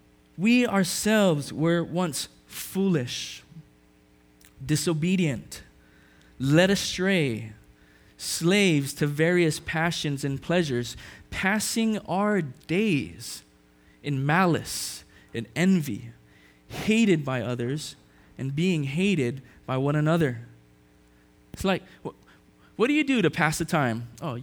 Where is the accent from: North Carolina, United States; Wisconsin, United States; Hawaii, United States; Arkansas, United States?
Hawaii, United States; You see, growing up in Hawaii, we hear of flash floods and tsunami threats all the time.